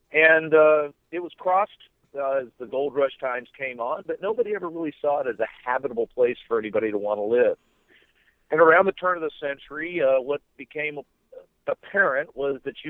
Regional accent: Kansas, United States; I'm originally from Western Kansas. That's where I was born, and actually was started was grew up in a wheat farming family, and that's pretty much what my family does.

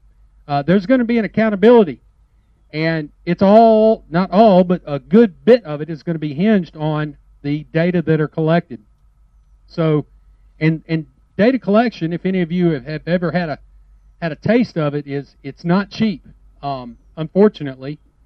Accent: Mississippi, United States; As far as I'm concerned, I was born and raised in Mississippi.

